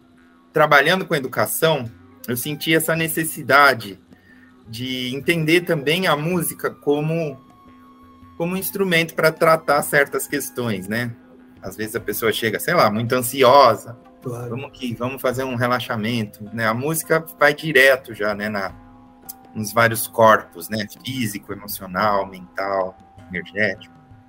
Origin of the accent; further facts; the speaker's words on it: Campinas, São Paulo, Brazil; eu sou de Campinas, né? Tem só em Campinas, né, o jongo, o samba de bumbo